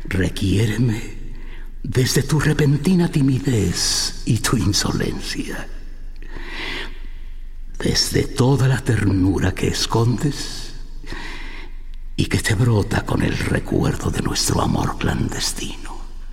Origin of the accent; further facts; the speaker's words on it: Mexico City, Mexico; born there; Yo vengo de la Radio de Puebla, aunque nací en el Distrito Federal, ¿no?